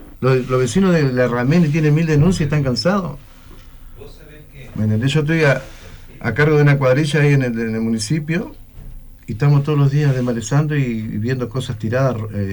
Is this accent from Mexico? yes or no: no; Paraná, Entre Ríos, Argentina; yo soy nacido y criado en Bajada Grande